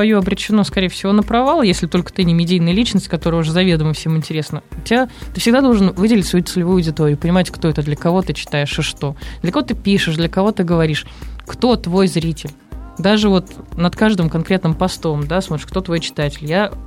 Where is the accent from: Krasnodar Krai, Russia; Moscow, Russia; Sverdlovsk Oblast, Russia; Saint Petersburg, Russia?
Moscow, Russia; хотя я родом из Москвы.